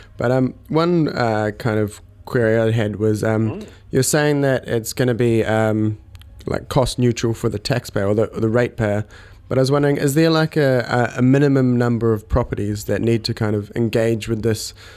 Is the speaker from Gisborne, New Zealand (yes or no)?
yes; Gisborne, New Zealand; Like I'm even from Gisborne myself